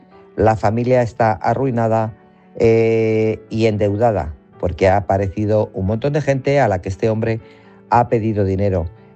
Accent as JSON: {"language": "Spanish", "town": "Guadalajara", "region": "Castilla-La Mancha", "country": "Spain", "said": "de Guadalajara."}